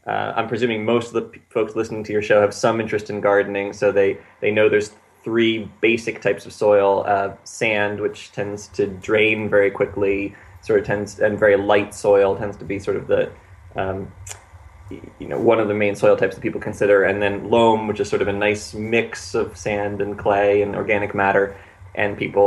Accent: Pennsylvania, United States; Well, I grew up in Pennsylvania, in southeast Pennsylvania to be specific, outside of Philadelphia.

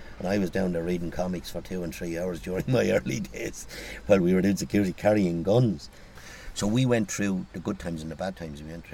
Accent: Waterford, Munster, Ireland; Like, I'm from Waterford, the River Shore was the dirtiest river I ever dived

